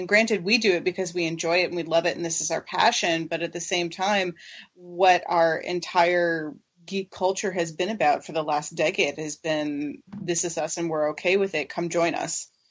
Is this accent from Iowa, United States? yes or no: no; Florida, United States; I'm from Florida. I get a pass.